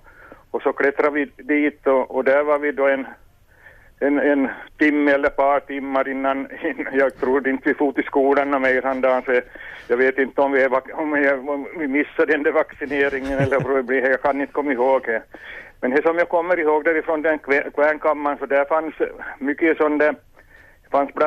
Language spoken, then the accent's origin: Swedish; Vaasa, Ostrobothnia, Finland; från Vasa här. God morgon.